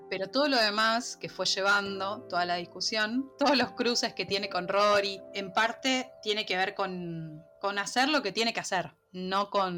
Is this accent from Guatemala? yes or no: no; Argentina; vengo de Argentina